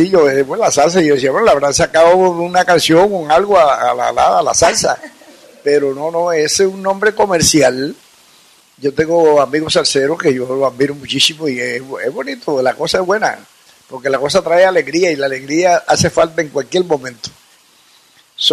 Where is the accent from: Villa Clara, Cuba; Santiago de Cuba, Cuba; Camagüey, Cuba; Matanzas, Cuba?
Santiago de Cuba, Cuba; un músico santiaguero, un sonero, un cubano músico